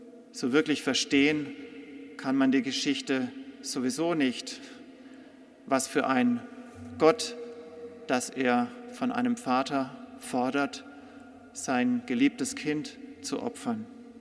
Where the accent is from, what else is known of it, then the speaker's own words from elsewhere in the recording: Freiburg, Baden-Württemberg, Germany; Ich komme aus Freiburg